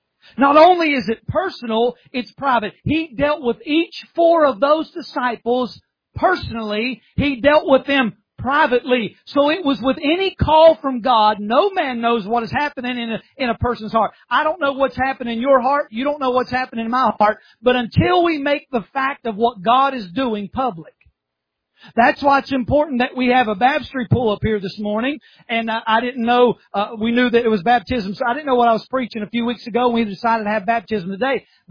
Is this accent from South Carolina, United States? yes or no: yes; South Carolina, United States; Well, I'm from South Carolina.